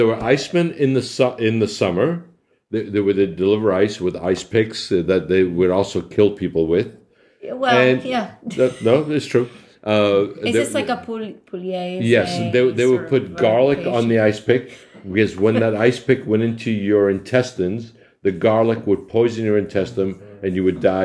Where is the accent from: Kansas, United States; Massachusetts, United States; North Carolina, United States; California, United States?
Massachusetts, United States; Boston; when I was a kid growing up in Boston, right, in Dorchester in Boston